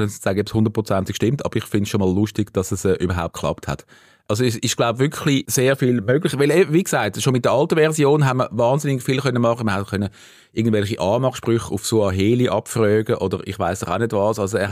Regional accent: Zurich, Switzerland; accent: Mittelland dialect; also ich bin ja Zürcher, für mich ist das normal, für andere Schweizer wahrscheinlich nicht. Aber es ist so ein bisschen der Mittelland-Dialekt, so, der weit verbreitet ist

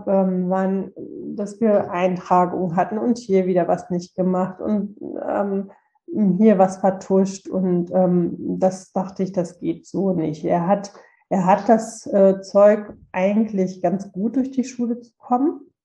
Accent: North Rhine-Westphalia, Germany; Ich komme aus Nordrhein-Westfalen

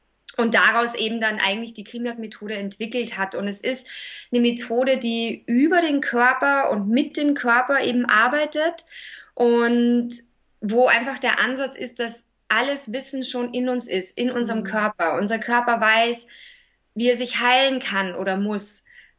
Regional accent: Salzburg, Austria; moved away as an adult; now in Berlin, Germany; ich bin ursprünglich aus Österreich, aus dem schönen Salzburg, und vor 7 Jahren nach Berlin gekommen und arbeite und lebe seit 7 Jahren in Berlin.

